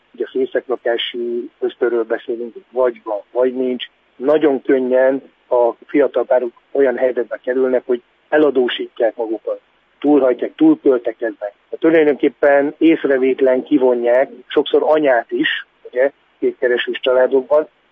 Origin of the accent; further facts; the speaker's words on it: Hungary; én is kis faluból származom